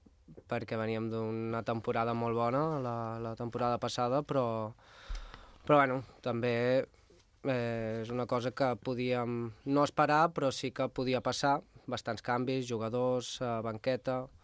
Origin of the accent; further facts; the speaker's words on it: Vilafranca del Penedès, Catalonia, Spain; Jo soc del barri, jo que soc del barri d'Espirall, he jugat a l'Espirall